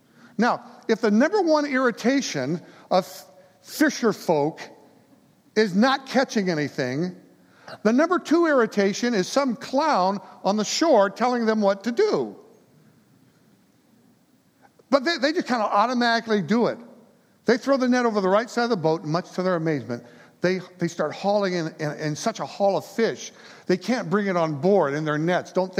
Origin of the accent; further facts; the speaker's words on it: Long Beach, California, United States; growing up in Long Beach, California, I don't know a whole lot about fishing.